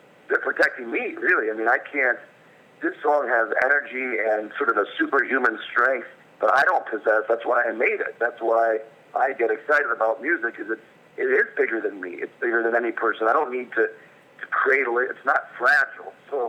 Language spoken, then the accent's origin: English; Michigan, United States; we grew up in Michigan, so there was a lot of Red Wings excitement at all times. A lot of Pistons basketball excitement.